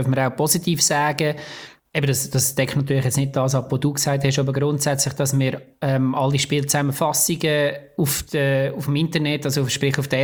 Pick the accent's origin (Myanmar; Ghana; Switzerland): Switzerland; Das ist vielleicht auch ist ein bisschen klischee-mässig als Schweizer Dings.